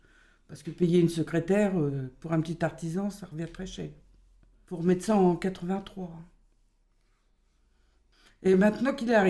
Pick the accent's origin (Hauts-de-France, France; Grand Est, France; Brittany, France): Grand Est, France; Troyes; born there; j'ai 62 ans, ancienne femme d'artisan. Je suis née à Troyes, au mois de décembre 54, dans le quartier où on est là, le quartier Croncel.